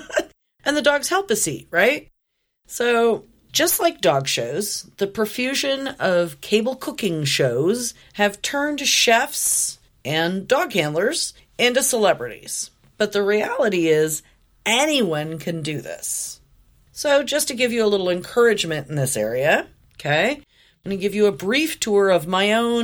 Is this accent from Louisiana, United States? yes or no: no; Oregon, United States; Growing up in Southern Oregon in the 70s and 80s in a one earner household of four meant that my mom had to be very, very creative in her food budget.